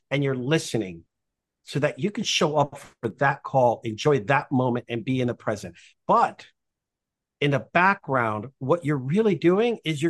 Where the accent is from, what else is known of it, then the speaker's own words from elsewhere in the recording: New York, United States; So number one, I'm Puerto Rican. Number two, I was raised in New York by a single mother who was raising three boys by herself.